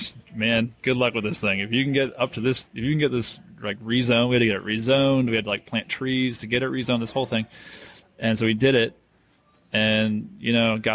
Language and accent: English; Northeast, United States; I'm from the Northeast, so Duke basketball.